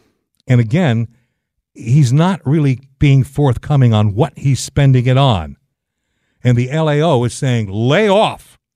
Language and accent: English; Fresno, California, United States; And I remember growing up in Fresno, there was a gas station on Blackstone Avenue between Dakota and Ashland, I believe.